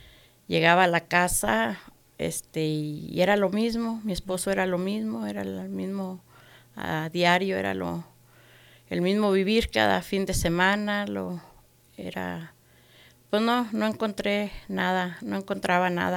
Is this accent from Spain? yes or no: no; Jiménez del Teul, Zacatecas, Mexico; Yo soy de México, del estado de Zacatecas.